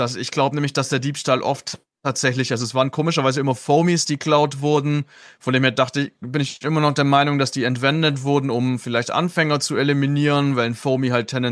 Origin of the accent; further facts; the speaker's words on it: Southern Germany, Germany; now in Northern Germany; das ist einer der Gründe, warum ich irgendwann als Süddeutscher tatsächlich in den Norden geflohen bin.